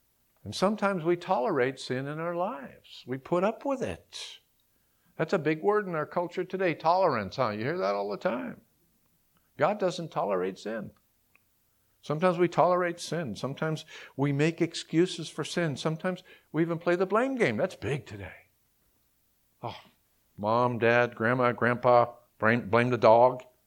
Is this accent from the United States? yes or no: no; Canada; I'm Canadian.